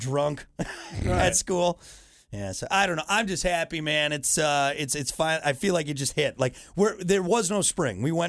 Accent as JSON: {"language": "English", "region": "Wisconsin", "country": "United States", "tie": "born or raised there", "said": "Well, again, I'm used to it. Growing up in Wisconsin, like, I was used to it."}